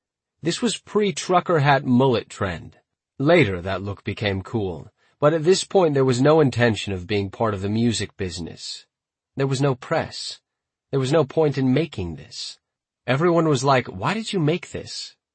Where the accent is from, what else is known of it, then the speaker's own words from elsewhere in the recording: California, United States; I'm originally from outside Los Angeles. I went to school at the Art Institute in Chicago, where I met Casey.